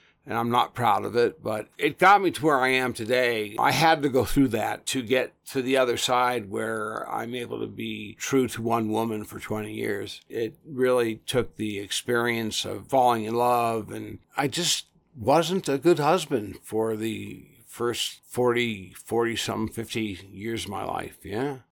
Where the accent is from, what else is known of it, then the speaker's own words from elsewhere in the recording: Los Angeles, California, United States; moved away as an adult; Well, I was born and raised and stayed in the Los Angeles area until I was just about 50.